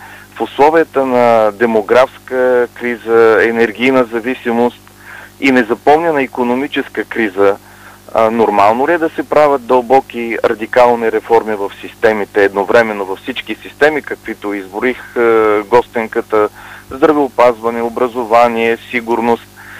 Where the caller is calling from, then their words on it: Plovdiv, Plovdiv Province, Bulgaria; от Пловдив съм. Слушам с интерес разговора.